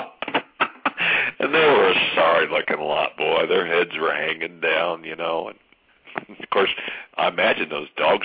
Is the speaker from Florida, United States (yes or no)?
no; Indiana, United States; Right here from my home state of Indiana